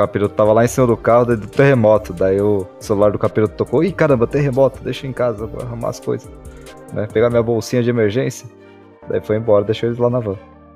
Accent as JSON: {"language": "Portuguese", "town": "Pelotas", "region": "Rio Grande do Sul", "country": "Brazil", "also_born_or_lived": "Porto Alegre", "said": "Somos de Pelotas, mas na época já morávamos em Porto Alegre."}